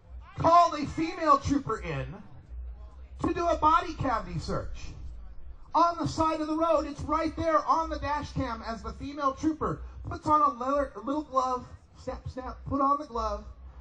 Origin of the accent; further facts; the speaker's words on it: Idaho, United States; She's in Boise, Idaho, my home state, where it's very, very red, very, very conservative.